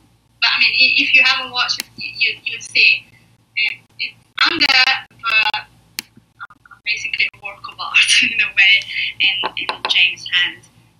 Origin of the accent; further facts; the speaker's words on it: Apulia, Italy; English is a second language; Most of all in Italy, most of all in South Italy. I come from Puglia